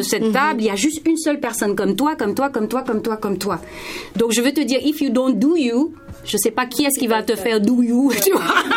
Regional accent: Senegal; born there; also born or lived in France / Martinique / Guadeloupe; Je suis née au Sénégal. Mon père est sénégalais et ma mère est de la Guadeloupe. J'ai vécu dans pas mal d'endroits, quand même, en France. J'ai vécu, en Martinique, en Guadeloupe

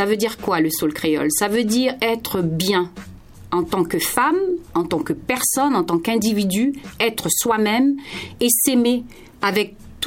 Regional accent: Senegal; born there; also born or lived in France / Martinique / Guadeloupe; Je suis née au Sénégal. Mon père est sénégalais et ma mère est de la Guadeloupe. J'ai vécu dans pas mal d'endroits, quand même, en France. J'ai vécu, en Martinique, en Guadeloupe

